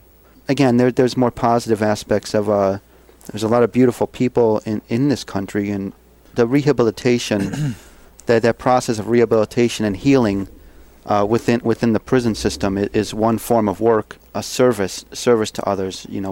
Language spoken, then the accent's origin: English; Buffalo, New York, United States; Well, I grew up in Buffalo, you know, working class Catholic. So I grew up within the Christian and specifically Catholic way of understanding religion.